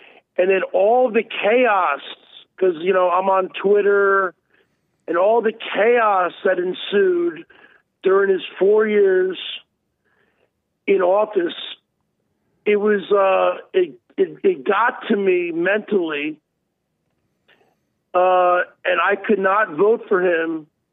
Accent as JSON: {"language": "English", "region": "New York", "country": "United States", "tie": "born or raised there", "also_born_or_lived": "New Jersey", "said": "I was raised back on the East Coast in New York and New Jersey."}